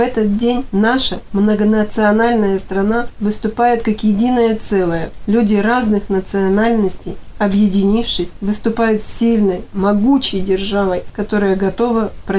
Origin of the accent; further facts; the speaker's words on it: Yurginskoye, Russia; Моя малая родина – село Юргинское. Здесь я родилась, выросла и живу. Здесь живут мои дети и внуки.